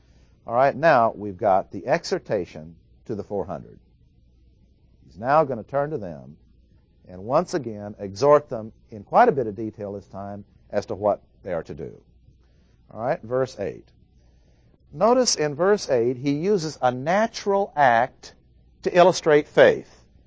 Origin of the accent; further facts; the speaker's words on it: Midwest, United States; Since I'm from the Midwest, I wasn't raised on seafood, which I now love.